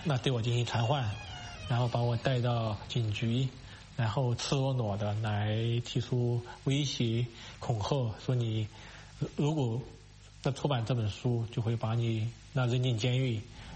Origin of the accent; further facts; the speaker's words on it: Sichuan, China; 从那个北京飞到我的老家那个四川